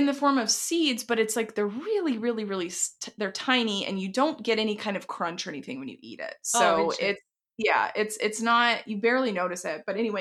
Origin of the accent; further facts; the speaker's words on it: Texas, United States; I think it's because we come from Texas.